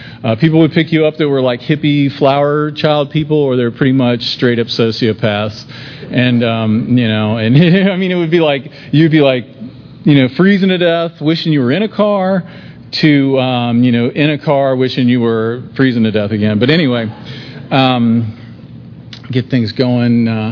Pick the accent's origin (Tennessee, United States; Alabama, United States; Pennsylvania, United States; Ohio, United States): Ohio, United States; Loveland; I grew up in Loveland, Ohio, which is a suburb of Cincinnati, and it's kind of like Lakeland, I guess.